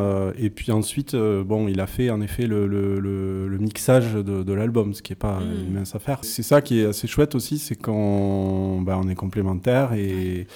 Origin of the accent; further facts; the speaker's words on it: Occitanie, France; Moi je suis originaire d'Ariège